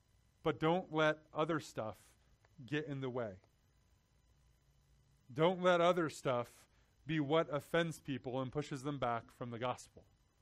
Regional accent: Texas, United States; But that's because I'm from Texas.

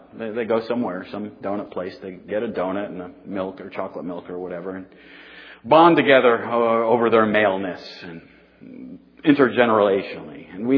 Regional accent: Roanoke, Virginia, United States; I grew up in Roanoke, Virginia, not too far from there

